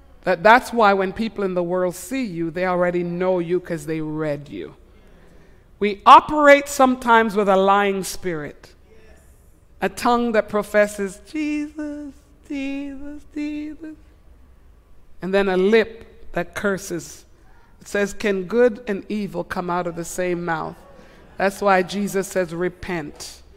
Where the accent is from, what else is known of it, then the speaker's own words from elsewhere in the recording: Quebec, Canada; I said, I'm from Quebec. We do double kiss, so next cheek.